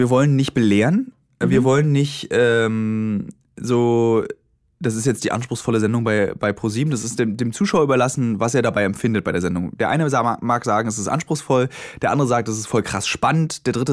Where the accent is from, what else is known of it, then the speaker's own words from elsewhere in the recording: East Germany, Germany; ich bin in der DDR aufgewachsen, ich hatte Russisch in der Schule